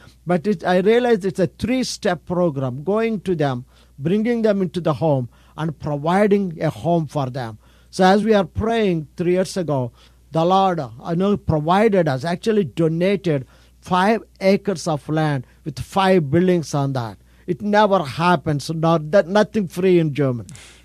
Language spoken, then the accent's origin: English; India; I'm from India, pastor from India.